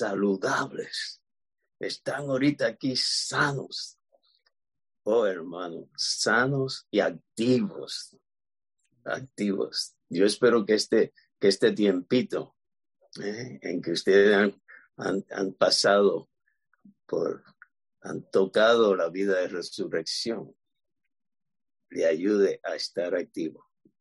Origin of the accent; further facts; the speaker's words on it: Cuba; yo vine de Cuba para encontrar la iglesia